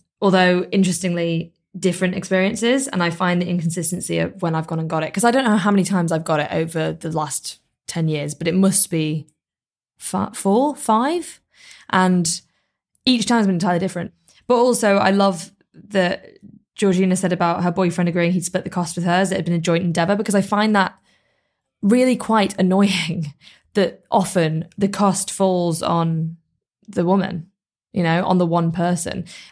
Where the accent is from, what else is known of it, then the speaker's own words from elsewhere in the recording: United Kingdom; Also, we're so British, they'll be like, no, you go first.